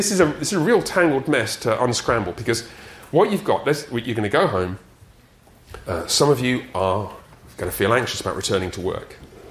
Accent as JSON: {"language": "English", "region": "England", "country": "United Kingdom", "said": "you know I'm from England, correct? England, not Australia."}